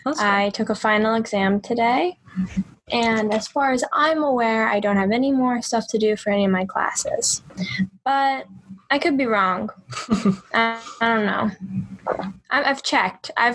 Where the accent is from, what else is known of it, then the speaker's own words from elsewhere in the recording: Florida, United States; My parents are driving it up on the 23rd and 24th because I'm from Florida.